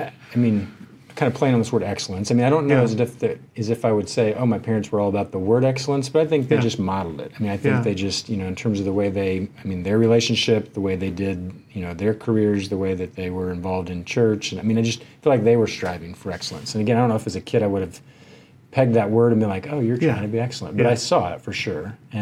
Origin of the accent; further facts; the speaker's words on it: Dallas, Texas, United States; have a younger brother who's about 5 years younger than me. We grew up here in the Dallas area.